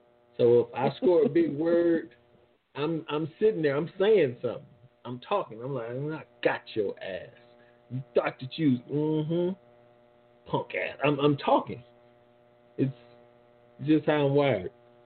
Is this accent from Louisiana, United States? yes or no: yes; New Orleans, Louisiana, United States; Because growing up in New Orleans, we didn't make a lot of money.